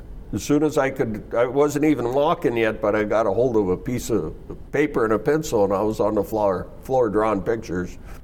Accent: North Dakota, United States; 30 miles south of Mandan on our place, homesteaded by my grandparents in 1908.

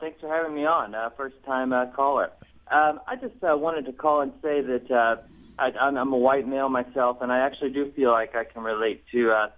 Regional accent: Oakville, Missouri, United States; I grew up in Oakville, Missouri, of course

